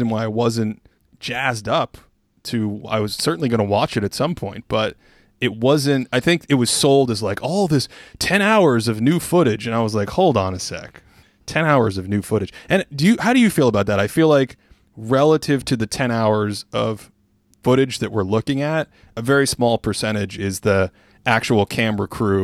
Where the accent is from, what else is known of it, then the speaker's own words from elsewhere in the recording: Massachusetts, United States; We had a blizzard where I grew up in Massachusetts, and the power went out.